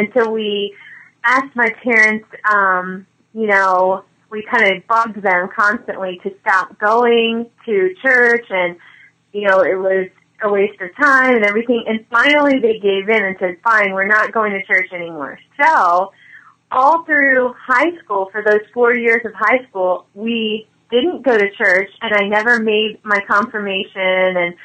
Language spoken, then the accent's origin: English; Baltimore, Maryland, United States; Okay, I was born and raised in the Baltimore, Maryland area, and I was raised Catholic family